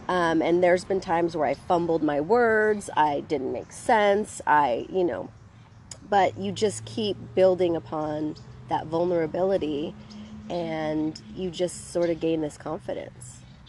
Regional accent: Long Beach, California, United States; I grew up in Long Beach, California, and I came to UC Santa Barbara and graduated with a degree in Spanish.

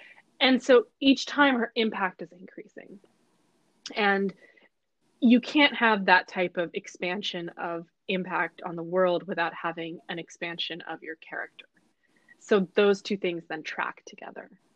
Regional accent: Pakistan; I am Pakistani, like I said. You know, Pakistan used to be part of India.

